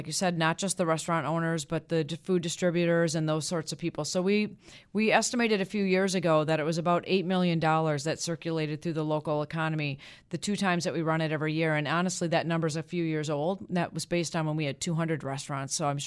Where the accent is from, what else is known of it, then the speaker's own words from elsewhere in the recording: Minneapolis, Minnesota, United States; now in Buffalo, United States; I'm originally from Minneapolis.